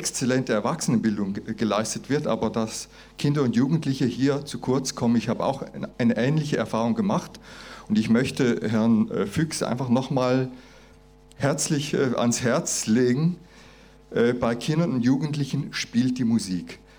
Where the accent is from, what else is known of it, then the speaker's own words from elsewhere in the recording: Switzerland; Ich bin in der Schweiz aufgewachsen. Ich bin mit der direkten Demokratie aufgewachsen.